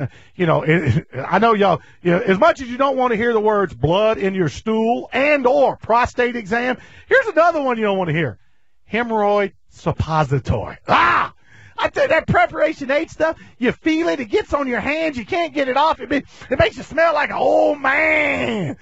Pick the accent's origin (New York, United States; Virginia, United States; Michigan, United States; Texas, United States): Virginia, United States; Danville; This is when I'm a little kid growing up in Danville, Virginia, where I grew up.